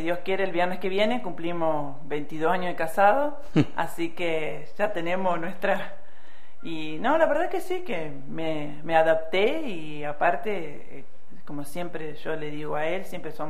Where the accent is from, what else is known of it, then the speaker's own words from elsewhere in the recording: Nogoyá, Entre Ríos, Argentina; Yo de Nogoyá.